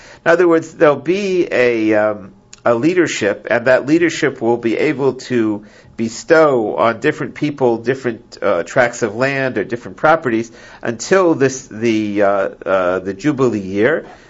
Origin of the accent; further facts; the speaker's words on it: United States; I'm very patriotic. I'm American. I grew up here. I'm very proud of being American.